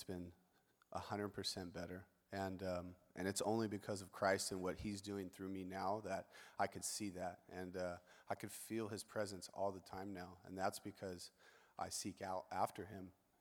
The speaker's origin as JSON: {"language": "English", "town": "Selma", "region": "Alabama", "country": "United States", "tie": "born or raised there", "said": "I grew up in Selma, sports guy, played baseball my entire life."}